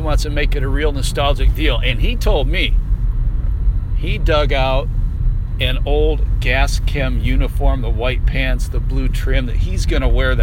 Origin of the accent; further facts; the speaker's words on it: Michigan, United States; I've got a shirt from when I was growing up in Michigan that I was like 14 years old